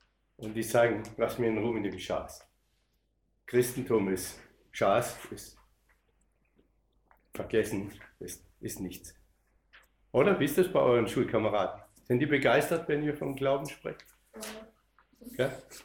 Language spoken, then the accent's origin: German; Baden-Württemberg, Germany; wo ich aufgewachsen bin, in einem kleinen Dorf in Nordbaden, südlich von Heidelberg.